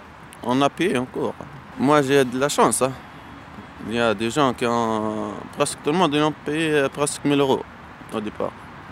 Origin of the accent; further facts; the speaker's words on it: Medenine, Tunisia; French is a second language; moved away as an adult; now in Paris, France; je suis tunisien. J'habite à la ville de Mednine, c'est au sud de Tunisie, 50 km de Djerba, près de la frontière libyenne.